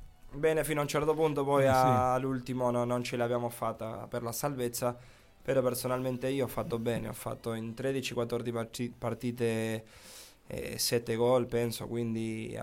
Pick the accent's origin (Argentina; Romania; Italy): Argentina; Italian is a second language; essendo argentino come me